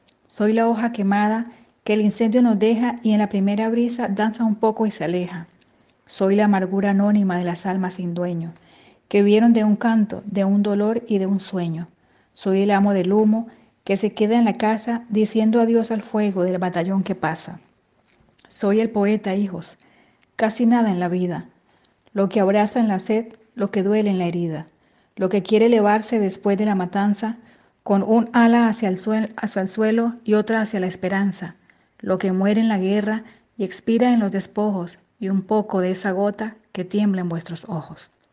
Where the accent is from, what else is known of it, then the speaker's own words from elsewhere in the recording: Venezuela; first language Spanish; Catalan is a second language; now in La Pobla de Mafumet, Spain; Soc de Venezuela, soc venezolana. La meva lengua materna és el castellà i visc a la Pobla de Mafumet.